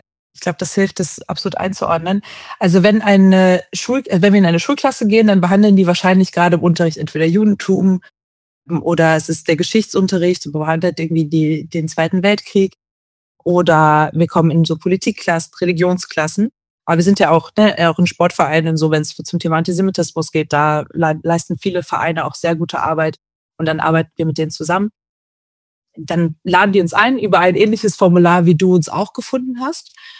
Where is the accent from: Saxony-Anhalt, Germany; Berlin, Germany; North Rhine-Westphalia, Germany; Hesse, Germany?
Saxony-Anhalt, Germany; Halle; ich komme ursprünglich aus Halle, Sachsen-Anhalt, also Halle-Saale, und bin dort geboren und aufgewachsen und bin jüdisch, bin in einer jüdischen Familie aufgewachsen. Meine Familie kommt ursprünglich aus der Ukraine und ist in den 90ern, sogenannte Kontingentflüchtlinge, nach Deutschland gekommen